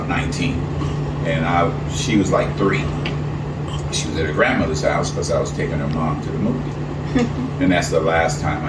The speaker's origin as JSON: {"language": "English", "region": "California", "country": "United States", "tie": "born or raised there", "said": "I grew up in Orange County, but I got tons of relatives in L.A."}